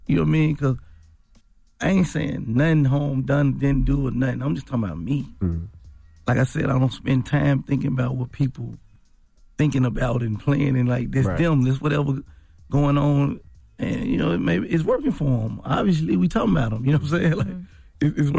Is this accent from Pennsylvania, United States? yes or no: no; Memphis, Tennessee, United States; And we ain't all from the same hood. You know what I'm saying? Like, I'm from North Memphis.